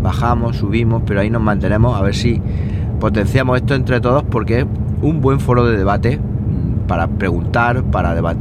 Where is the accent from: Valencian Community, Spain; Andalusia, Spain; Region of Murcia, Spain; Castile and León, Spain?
Andalusia, Spain; Y es que hasta mi pueblo, que es un pueblo de 2.000 habitantes de la zona del norte de Jaén, estaba ahí